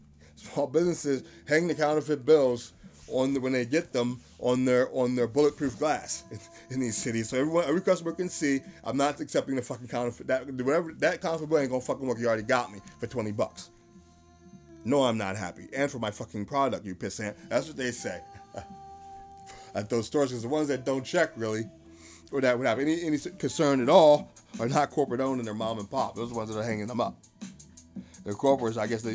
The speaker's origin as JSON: {"language": "English", "town": "Philadelphia", "region": "Pennsylvania", "country": "United States", "said": "Right now I'm in Philadelphia, Pennsylvania. I'm a Philadelphian."}